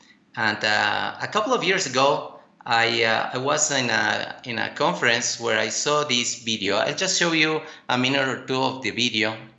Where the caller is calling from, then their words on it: Quito, Pichincha, Ecuador; English is a second language; Well, from Ecuador in South America, in Quito. We are actually almost 3,000 meters high in the mountains, so.